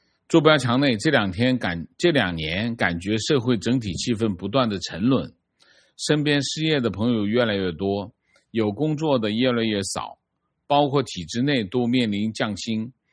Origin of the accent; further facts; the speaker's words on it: Beijing, China; 我是土生土长的北京人，84年考入大学啊